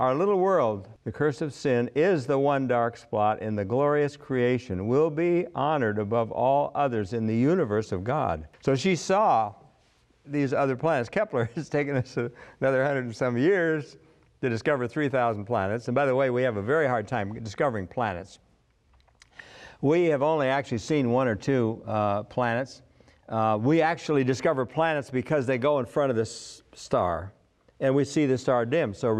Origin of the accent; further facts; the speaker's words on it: Minnesota, United States; I was raised in Minnesota, and you know, we have all these trees in Minnesota